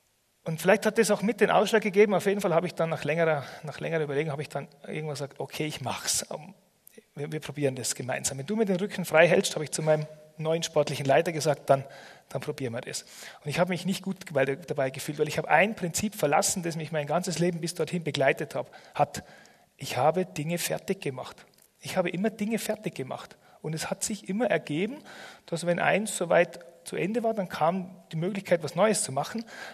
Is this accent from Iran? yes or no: no; Austria; Als Österreicher konnte ich die Schweiz und Deutschland trainieren